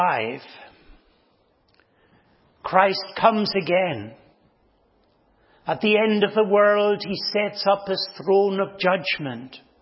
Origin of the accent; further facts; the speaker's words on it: Stornoway, Scotland, United Kingdom; When I was young, growing up in Stornoway, there were many shepherds there.